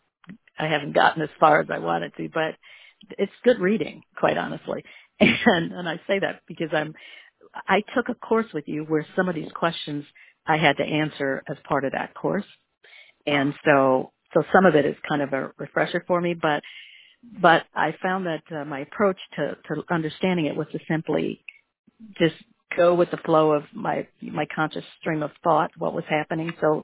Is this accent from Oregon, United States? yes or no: no; Michigan, United States; I'm from Michigan, and I am doing the Money Story licensure training.